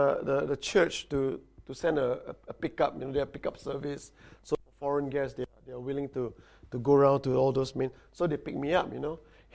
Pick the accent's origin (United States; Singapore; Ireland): Singapore; I come from Singapore that is normally 30 degrees.